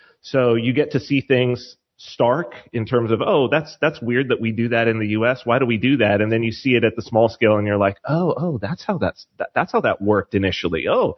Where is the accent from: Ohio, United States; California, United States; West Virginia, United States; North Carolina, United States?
California, United States; San Bernardino; also born or lived in New Hampshire; And the city that I'm from, San Bernardino, it's an older city. It's a little more conservative, certainly, than